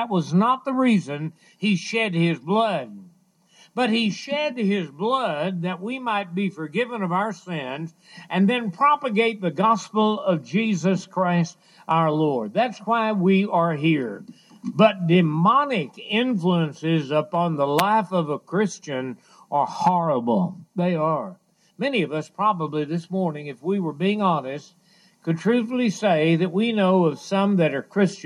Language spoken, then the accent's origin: English; Hallsville, United States; I can remember back as a young boy growing up in my hometown, how many people influenced me to be a preacher of the gospel. There was one little school teacher there in Hallsville